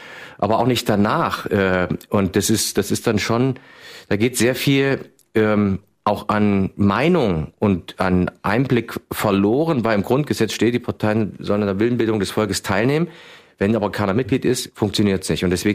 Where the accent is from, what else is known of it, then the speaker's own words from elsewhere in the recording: Obernissa, Thuringia, Germany; ich komme hier aus Obernissa, das ist hier zwischen von Ihrem Studio und Erfurt 15 Kilometer in etwa.